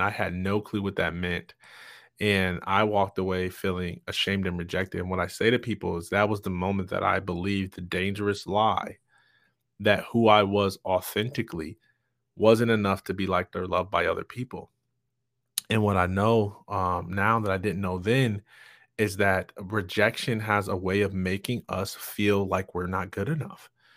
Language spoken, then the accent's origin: English; Jackson, Michigan, United States; But I'm from Jackson, Michigan, and me being in an accelerated learning class, what that meant that I was one of two Black students in an all-white class.